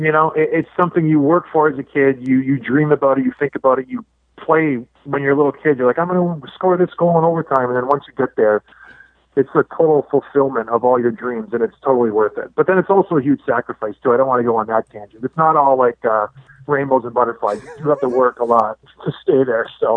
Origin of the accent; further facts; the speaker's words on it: Canada; I'm Canadian.